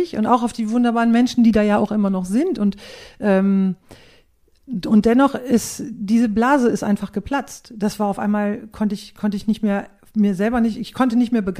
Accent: Northern Germany, Germany; first language nds; dass ich mich dieser plattdeutschen Sprache oder dass ich erkannt habe, dass das eigentlich meine Muttersprache ist, das hat in mir ganz viel freigesetzt.

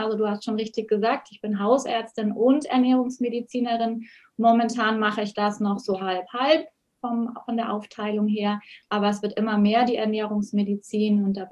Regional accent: Oberstdorf, Bavaria, Germany; Ja, also ich komme ja aus den Bergen, aus dem schönen Allgäu, aus Oberstdorf.

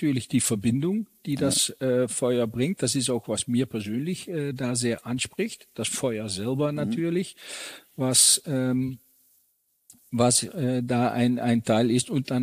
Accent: Netherlands; German is a second language; Wie du schon sagtest, ich komme aus Holland

